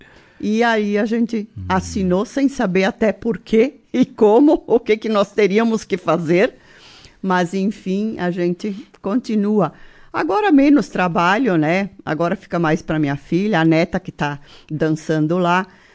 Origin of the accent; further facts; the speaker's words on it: Marau, Rio Grande do Sul, Brazil; also born or lived in São Paulo da Cruz; Sim, nasci em São Paulo da Cruz, mas ainda pequena vim morar na cidade, porque nasci no ano da emancipação de Marau, né?